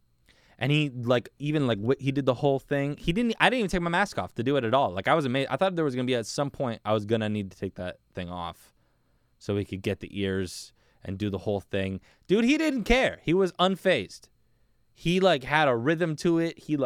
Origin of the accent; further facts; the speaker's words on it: United States; but at least for me as American, like sometimes I think of places and I'm like, oh yeah, like I really want to go to Italy